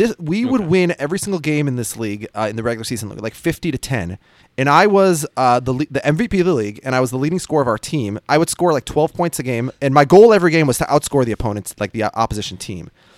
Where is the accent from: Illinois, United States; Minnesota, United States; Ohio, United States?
Minnesota, United States; I'm from Minnesota. It's a foul.